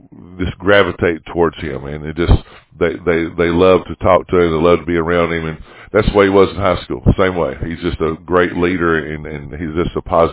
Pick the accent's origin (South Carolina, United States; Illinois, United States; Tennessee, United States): Tennessee, United States; Cookeville; I'm originally from Cookeville